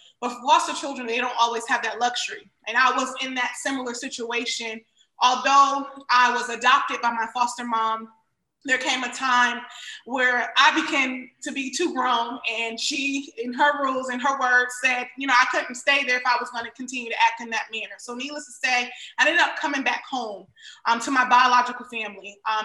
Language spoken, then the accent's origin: English; Miami, Florida, United States; So I grew up in Miami, Florida. I am the child of a teenage mother.